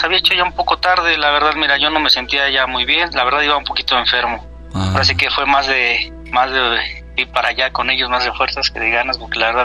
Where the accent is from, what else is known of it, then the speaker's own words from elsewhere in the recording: Iztapalapa, Mexico City, Mexico; De aquí, de Iztapalapa.